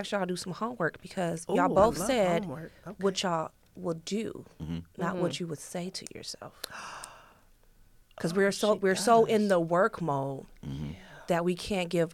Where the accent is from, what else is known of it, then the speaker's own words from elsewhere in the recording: Flint, Michigan, United States; Because of where I came from, you know, being born and raised in Flint, Michigan.